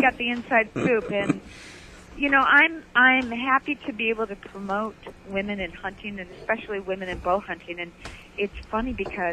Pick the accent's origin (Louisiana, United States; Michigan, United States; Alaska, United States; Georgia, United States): Michigan, United States; That's only because we're from Michigan.